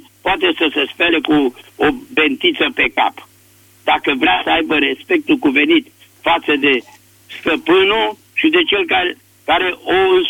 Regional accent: Bucharest, Romania; și sunt din București.

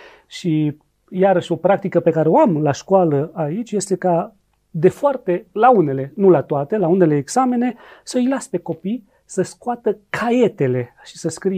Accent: Romania; Și eu, ca român, mă uit așa

